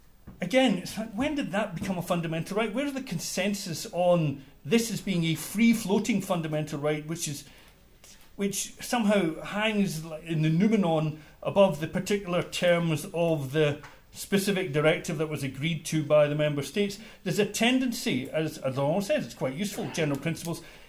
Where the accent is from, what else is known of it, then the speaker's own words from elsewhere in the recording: United Kingdom; because I come from the United Kingdom